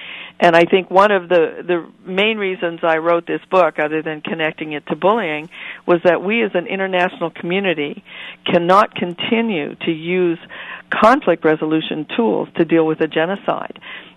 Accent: Littleton, Colorado, United States; and I'm from Littleton, Colorado, and we had our shooting at Columbine.

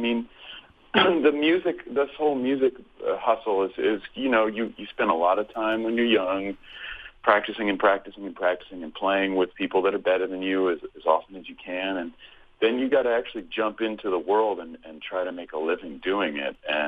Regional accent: Berkeley, California, United States; I grew up in Berkeley, California, and everyone in that town was, it just seemed like everyone played guitar.

